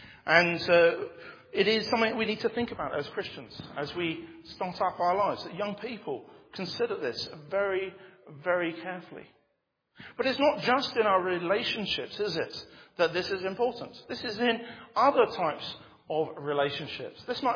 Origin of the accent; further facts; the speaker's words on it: Bangladesh; I grew up in Bangladesh, and I was very much aware of what a plough was and how a plough worked.